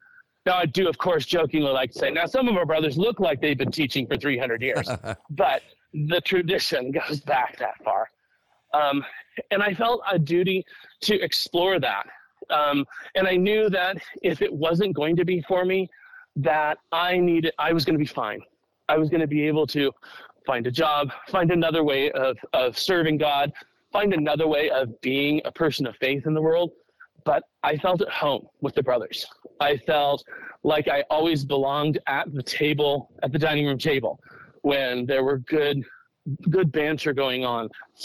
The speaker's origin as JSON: {"language": "English", "town": "Vallejo", "region": "California", "country": "United States", "tie": "born or raised there", "said": "Well, I mean, I grew up in Vallejo. Vallejo always, it continues to be a wonderful community. My parents live in the same house that me and my siblings were born into."}